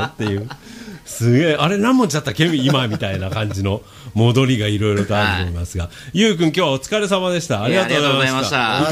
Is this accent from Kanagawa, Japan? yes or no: yes; Yokosuka, Kanagawa, Japan; やっぱり横須賀出身だし ね